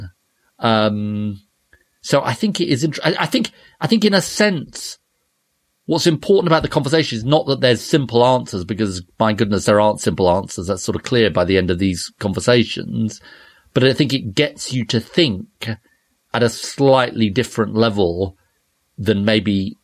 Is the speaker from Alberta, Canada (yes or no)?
yes; Edmonton, Alberta, Canada; As a child of immigrants growing up on the Canadian prairie, such an evocative email, this email, the airport code question fascinated me. My mum and I travelled regularly from Yeg, that's Edmonton